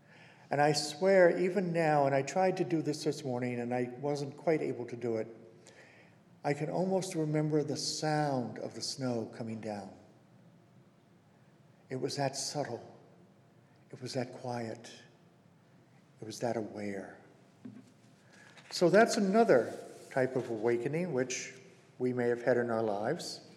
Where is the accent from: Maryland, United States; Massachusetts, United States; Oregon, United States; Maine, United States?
Maine, United States; Some of you know that I grew up in Maine on a farm